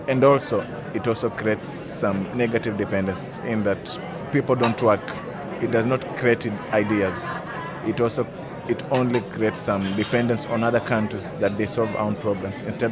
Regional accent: Kenya; national perspective as a Kenyan who speaks different languages but lives in a different country.

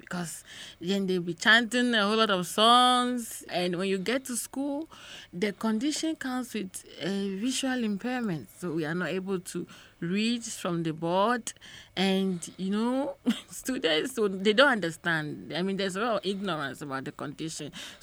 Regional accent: Taviefe, Volta, Ghana; We are from the Volta region

